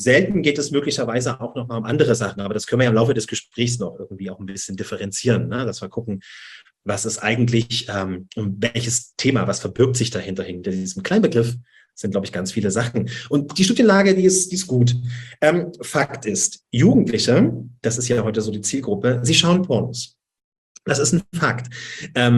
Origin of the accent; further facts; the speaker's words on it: Saxony, Germany; accent: Saxon; Also ich bin hier in Dresden, ja. Ich versuche das Sächsische etwas hinauszutun aus meinem Dialekt und Hochdeutsch zu reden